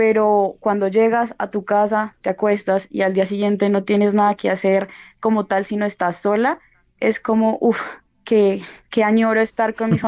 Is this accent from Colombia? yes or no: yes; Colombia; moved away; cuando yo salí de Colombia y llegué acá, al principio no me dio tan duro